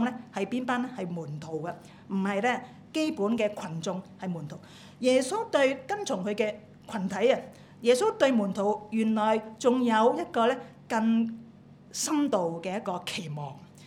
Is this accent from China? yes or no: yes; China; 我哋中國人咧有個哲學家嚇